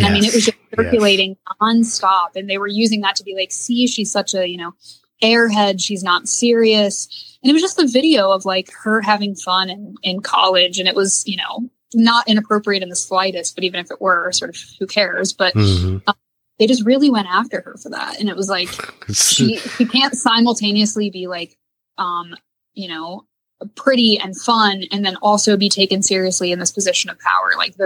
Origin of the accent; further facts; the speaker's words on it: Kentucky, United States; You know, I'm from Kentucky, so I feel like, I mean, I have never cast a vote for Mitch McConnell, but as a Kentuckian, I feel some degree of responsibility for that.